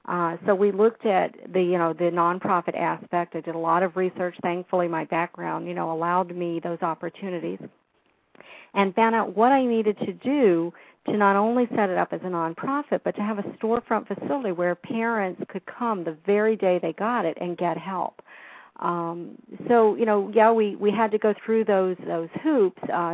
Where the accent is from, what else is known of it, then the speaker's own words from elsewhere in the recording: Illinois, United States; born there; I was actually born just outside of Chicago.